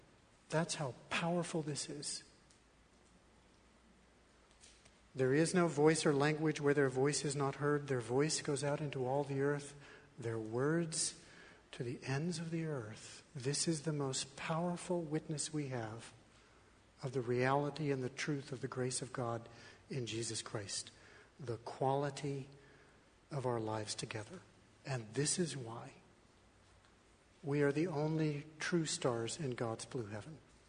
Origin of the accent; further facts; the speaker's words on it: Colorado, United States; You should hear me talk about this church when I'm in my hometown in Colorado.